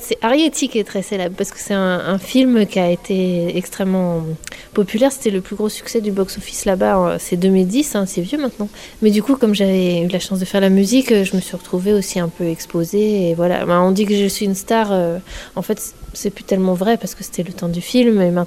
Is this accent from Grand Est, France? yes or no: no; Pont-Croix, Brittany, France; Oui, je suis Pointe du Raz, Audierne, Pont-Croix, là, c'est mon pays natal.